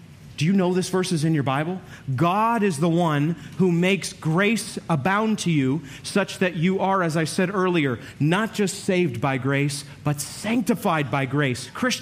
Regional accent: Maine, United States; You're dropped in a New England forest. I'm from Maine, so I get this.

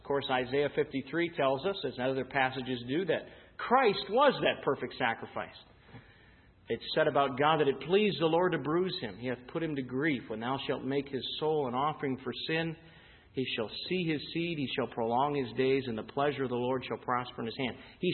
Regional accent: Chicago, Illinois, United States; Memorial Day was always a very significant day at our house growing up in Chicago.

